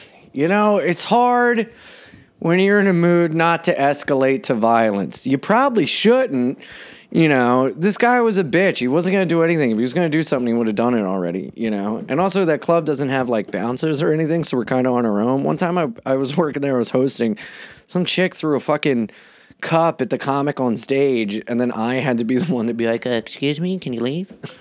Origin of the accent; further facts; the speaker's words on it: Delaware, United States; I'm from Delaware, bitch.